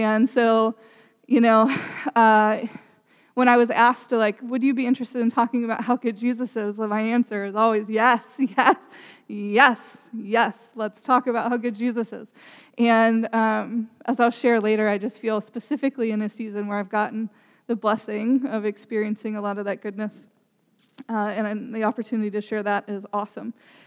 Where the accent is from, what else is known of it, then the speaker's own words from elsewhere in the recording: Ohio, United States; I was raised in Southern Ohio.